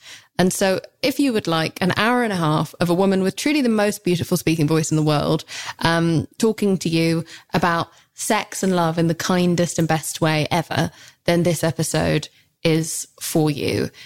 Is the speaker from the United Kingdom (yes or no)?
yes; England, United Kingdom; God, I'm so English and embarrassing.